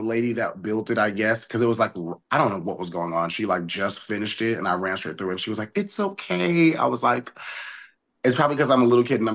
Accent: Connecticut, United States; Also, I'm from Connecticut.

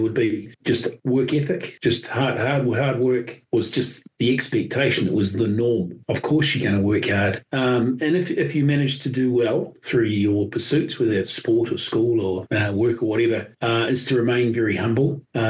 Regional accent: Milton, Otago, New Zealand; also born or lived in Kawakawa; now in Auckland, New Zealand; So I was born in Kawakawa, but moved down to Milton about 9 months of age. So all my childhood that I remember is from the deep south of Milton. But yes, do have some Ngāpuhi whakapapa.

